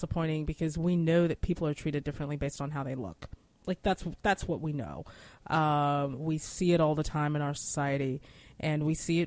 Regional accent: Outer Banks, North Carolina, United States; I was back home. I'm from the Outer Banks of North Carolina.

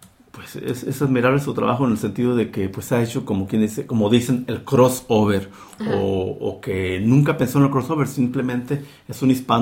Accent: Mexico; Realmente, para mí, como mexicano que soy

